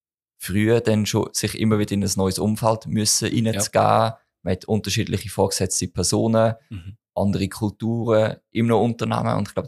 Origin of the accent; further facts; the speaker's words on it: Steinhausen, Zug, Switzerland; aufgewachsen bin ich in Steinhaus im Kanton Zug.